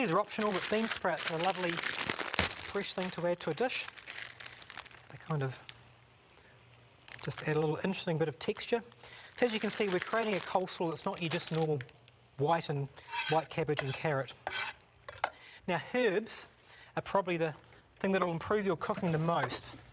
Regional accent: New Zealand; now in United States; Now I come from New Zealand where the carrots are massive.

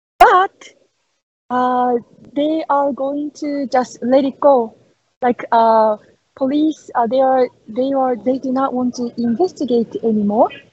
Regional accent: Okinawa, Japan; I'm from Okinawa, by the way.

